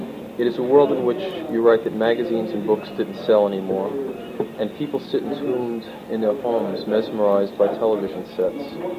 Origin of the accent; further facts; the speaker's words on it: New York City, New York, United States; New York's my hometown.